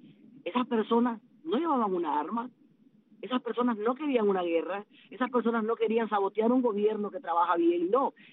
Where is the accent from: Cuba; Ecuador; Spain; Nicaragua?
Nicaragua; Nosotros como nicaragüenses pedimos que, por favor, a la comunidad internacional